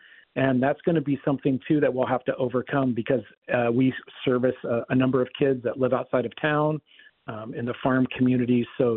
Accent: Minnesota, United States; but just as a Minnesotan, you know, one of the things that we've really prided ourselves on is this inclusive nature.

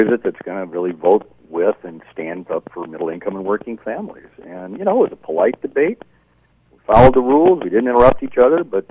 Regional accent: Janesville, Wisconsin, United States; My father, growing up, when I was growing up in Janesville, my parents, they believed in civility.

